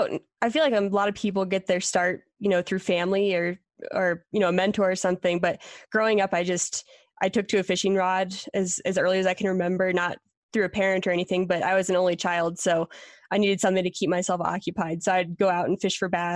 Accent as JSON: {"language": "English", "region": "Pennsylvania", "country": "United States", "said": "my sister lived out in Colorado. I was from Pennsylvania"}